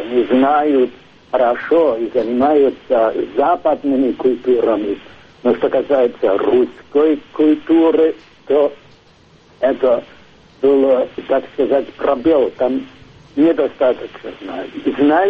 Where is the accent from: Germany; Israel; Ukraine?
Germany; Rhine; Russian is a second language; я вырос на Рейне, недалеко от утеса Лорелея, который тоже в русской литературе известен.